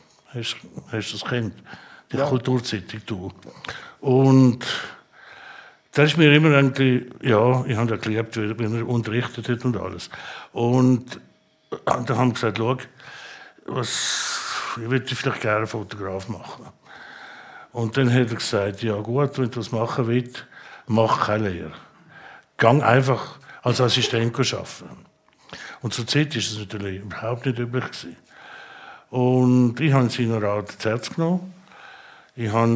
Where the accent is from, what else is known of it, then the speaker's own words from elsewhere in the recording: Saas, Switzerland; ich bin in Saas aufgewachsen